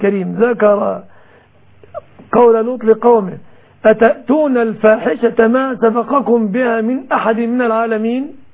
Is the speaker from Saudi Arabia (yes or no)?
no; Egypt